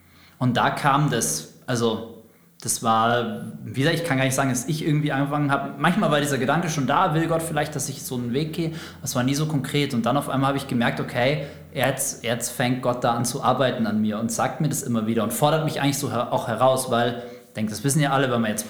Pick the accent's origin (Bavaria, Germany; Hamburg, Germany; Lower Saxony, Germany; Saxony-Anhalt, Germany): Lower Saxony, Germany; moved away as an adult; ich bin inzwischen 37 Jahre alt. Ich stamme überhaupt nicht aus der Gegend, wo wir hier sitzen bei Nürnberg, sondern ich stamme eigentlich von der Nordsee. Ich bin Ostfriese und bin da auch aufgewachsen. Bis zum Abitur habe ich dort oben gewohnt.